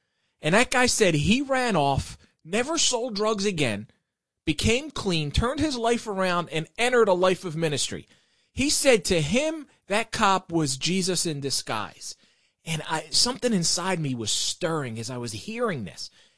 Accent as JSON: {"language": "English", "town": "Philadelphia", "region": "Pennsylvania", "country": "United States", "tie": "born or raised there", "said": "I grew up in South Philly, the son of Palestinian immigrants, and I went to Catholic schools for 12 years."}